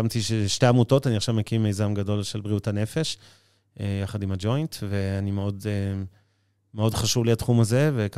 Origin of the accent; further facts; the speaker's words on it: Ramat Gan, Tel Aviv District, Israel; כי גדלתי ברמת גן